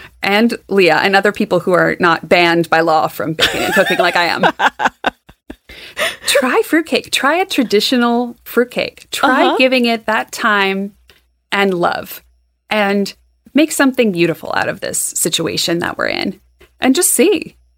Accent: United States; I'm American.

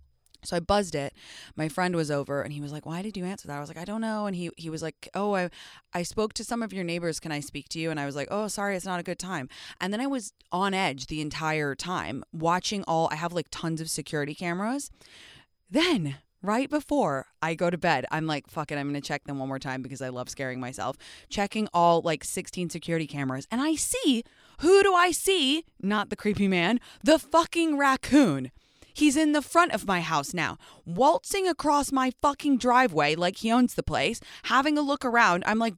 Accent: England, United Kingdom; Okay, I'm from England.

